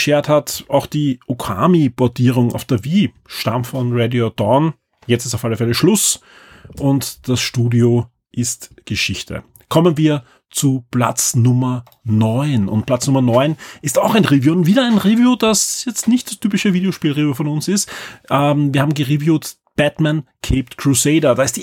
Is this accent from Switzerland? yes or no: no; Austria; Und ja, ich als Österreicher kann da nur sagen